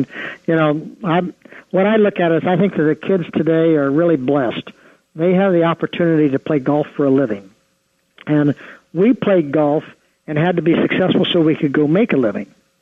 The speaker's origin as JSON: {"language": "English", "region": "Ohio", "country": "United States", "tie": "born or raised there", "said": "My wife and I grew up in the Midwest in Ohio."}